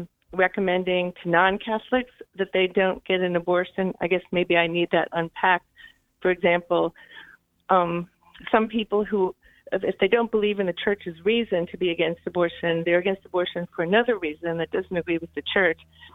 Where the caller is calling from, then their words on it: New Jersey, United States; I'm calling from New Jersey.